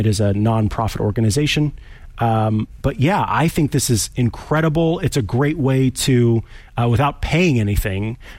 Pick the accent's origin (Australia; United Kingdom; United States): United States; California; As a Californian, I'm able to do that.